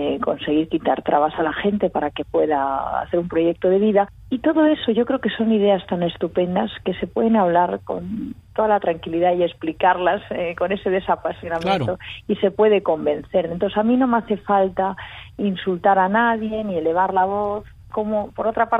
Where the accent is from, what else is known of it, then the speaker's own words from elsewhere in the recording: Spain; Mi padre cubano de Cienfuegos y yo toda la vida he estado en España y me he educado en España